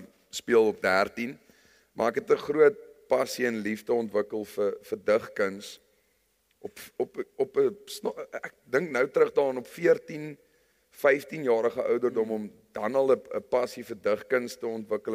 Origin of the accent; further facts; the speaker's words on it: Nylstroom, Limpopo, South Africa; Ek het groot geword in Nylstroom. Net aan die kant Warmbad.